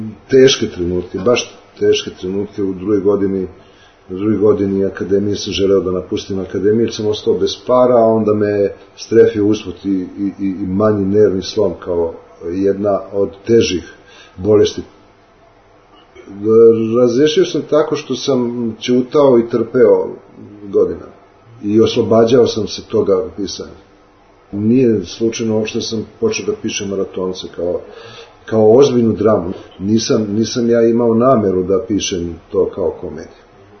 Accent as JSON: {"language": "Serbian", "town": "Novi Sad", "region": "Vojvodina", "country": "Serbia", "said": "I došao sam iz Novog Sada, otac je kao vojno lice dobio premještaj i otišao je dalje. došao sam u 68. godine sa jednom povećom torbom"}